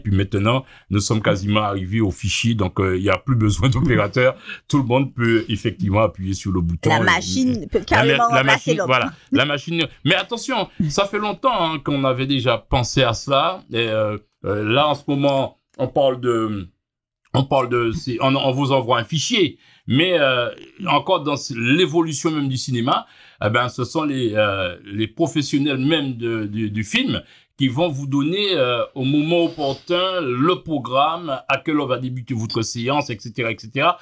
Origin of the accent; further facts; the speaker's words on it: Le Lamentin, Martinique; nous sommes originaires du Lamantin